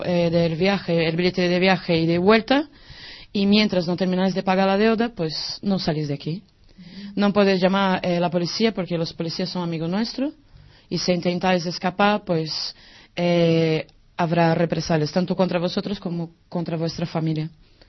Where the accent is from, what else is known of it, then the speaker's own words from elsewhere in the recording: Brazil; Spanish is a second language; moved away as an adult; now in Spain; Bueno, yo soy brasileña, ¿vale? Tengo 34 años. Yo tenía una vida buena en Brasil, pero como perdí el trabajo no podía seguir la universidad.